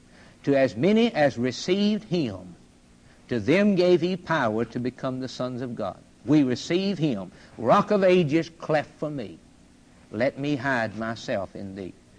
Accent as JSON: {"language": "English", "country": "Ireland", "said": "I wouldn't be an Indian. I'm an Irishman. I'll always be an Irishman."}